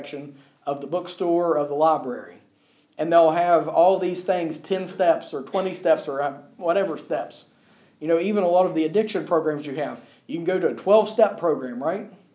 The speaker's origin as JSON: {"language": "English", "country": "United States", "said": "And of course, I come from America. I come from the United States, the land of the free and the home of the brave."}